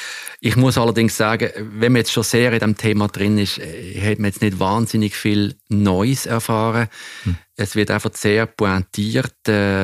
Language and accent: German; Basel, Basel-Stadt, Switzerland; Ich bin in Basel, in der Nähe von Basel aufgewachsen.